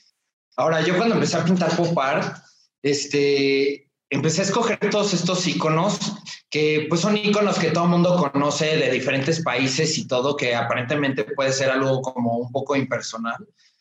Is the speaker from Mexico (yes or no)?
yes; Mexico; yo soy mexicano, vivo aquí en la Ciudad de México.